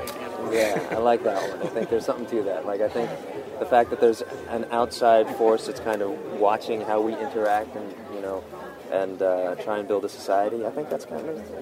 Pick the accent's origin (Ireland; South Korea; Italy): South Korea; accent: southern Korean; English is a second language; now in United States; Some people, especially from my hometown in Korea, have been, you know, really ecstatic about the Korean because not many people speak with a southern accent in Korea